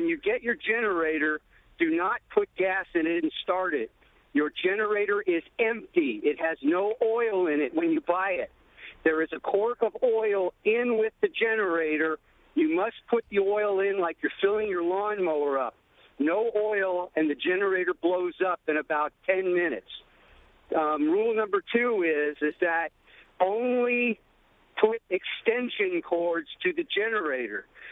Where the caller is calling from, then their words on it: Georgia, United States; Hi, this is … I am up from South Georgia.